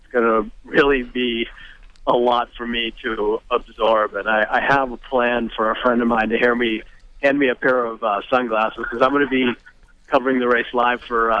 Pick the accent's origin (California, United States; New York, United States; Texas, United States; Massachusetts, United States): Massachusetts, United States; Boston; born there; I was born in Boston. I live in Boston.